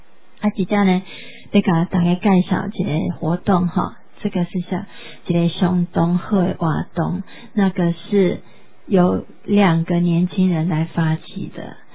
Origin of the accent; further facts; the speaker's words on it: Taiwan; 所以我们台湾人一定要学会晓家己的声音发出来